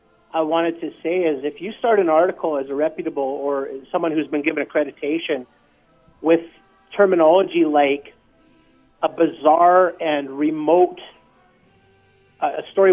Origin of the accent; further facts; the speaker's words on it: Canada; I know I'm not from Cleveland, I'm from Canada, but I've loved this team for decades.